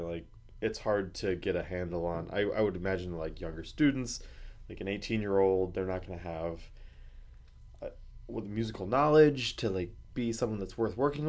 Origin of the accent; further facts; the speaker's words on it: Pensacola, Florida, United States; like where I grew up in Pensacola or wherever